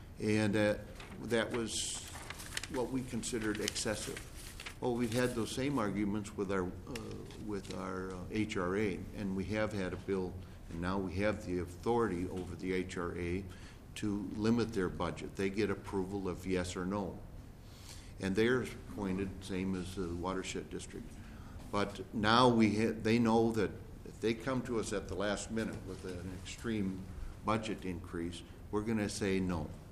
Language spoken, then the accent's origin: English; Delft, Minnesota, United States; now in Washington County, United States; I don't think I realized as a child when I was in Delft, Minnesota, down by Wyndham, and the arguments about grain tile that it would carry